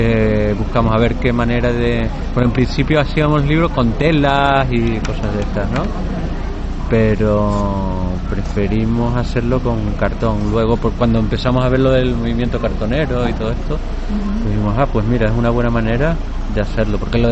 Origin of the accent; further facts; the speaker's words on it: Canary Islands, Spain; Yo soy de Canarias y entonces allí, pues...